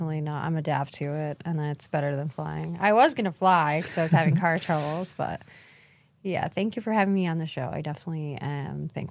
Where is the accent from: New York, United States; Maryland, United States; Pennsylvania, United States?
Pennsylvania, United States; I grew up in, you know, I will say, you know, near Erie. It's very small, like 5,000 people max.